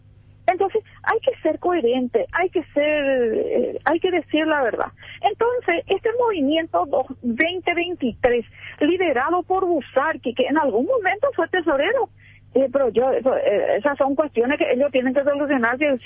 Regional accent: Paraguay; yo decirle como mujer, decirle como liberal, como senadora y como paraguaya

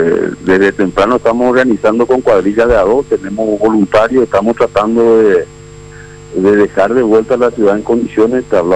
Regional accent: Paraguay; como paraguayos

